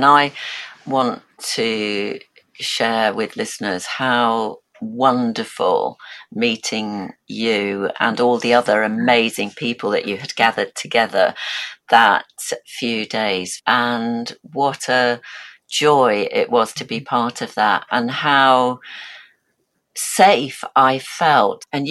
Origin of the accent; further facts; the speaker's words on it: Yorkshire and the Humber, United Kingdom; I was brought up in West Yorkshire and the Pennines, where the weather is very active.